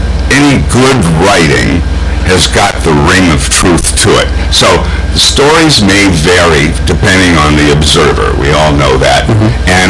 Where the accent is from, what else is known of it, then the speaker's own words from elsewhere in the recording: Minnesota, United States; I grew up in Minnesota. So I like the northern temperate climate.